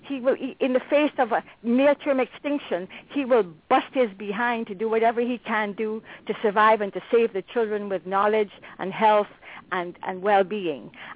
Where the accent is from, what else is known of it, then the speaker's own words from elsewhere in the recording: Guyana; born there; I was born in British Guiana, British parents, but I lived in 10 countries.